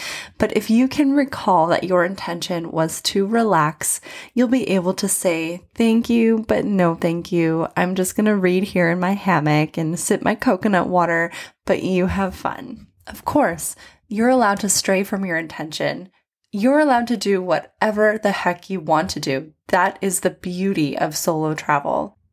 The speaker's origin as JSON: {"language": "English", "country": "United States", "lives_now": "London, United Kingdom", "said": "I'm an American currently based in London"}